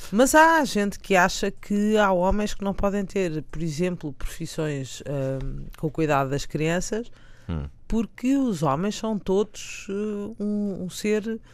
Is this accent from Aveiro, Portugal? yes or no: no; Estoril, Lisbon, Portugal; born there; Eu nasci no Estoril.